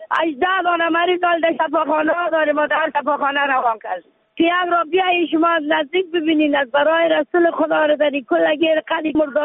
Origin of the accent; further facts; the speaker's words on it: Afghanistan; ما از افغانستانی هستیم